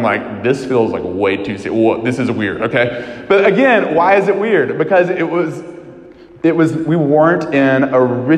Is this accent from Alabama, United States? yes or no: yes; Tuscumbia, Alabama, United States; and I'm this bumpkin from Tuscumbia, Alabama.